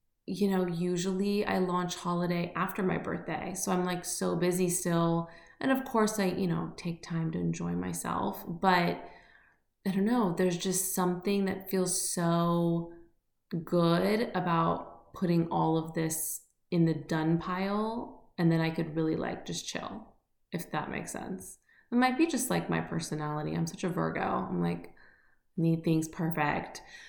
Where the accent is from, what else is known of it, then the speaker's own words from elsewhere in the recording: California, United States; So I feel like I have like this sixth sense just from growing up in the Bay Area.